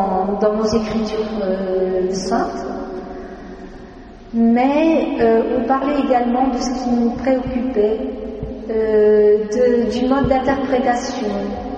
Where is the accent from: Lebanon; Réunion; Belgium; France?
Lebanon; Et moi, en tant que Libanaise, enfin Libano-Allemande, mais Libanaise d'origine